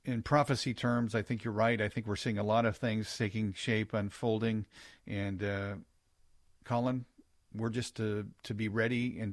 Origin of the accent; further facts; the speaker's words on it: Missouri, United States; How's my home state there in Missouri?